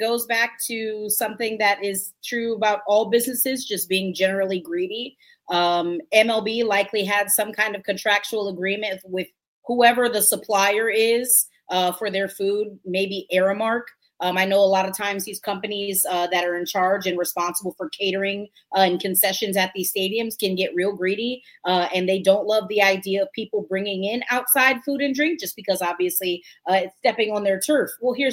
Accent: Alabama, United States; I'm from Alabama. I've been to Talladega.

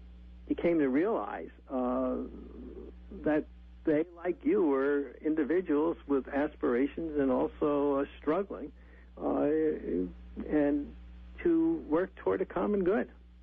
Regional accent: Manhattan, New York, United States; I grew up in Manhattan, and I grew up in a neighborhood that was predominantly refugee Jewish, and we were Roman Catholic, German and Austrian immigrants

